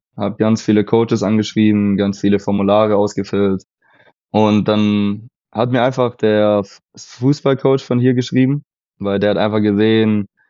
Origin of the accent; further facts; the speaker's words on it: Baden-Württemberg, Germany; now in Minnesota, United States; 21 Jahre alt, eigentlich schon ein bisschen älter für ein Freshman am College. Ich komme aus einem kleinen Dorf Richtung Stuttgart und ich studiere jetzt hier in Minnesota, im Minnesota West Community College.